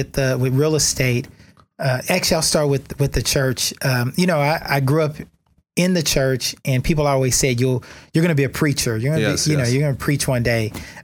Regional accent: Austin, Texas, United States; I grew up in East Austin back in the day when East Austin was more depressed.

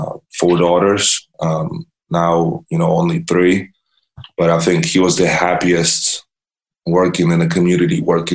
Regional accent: Poland; I grew up in Poland

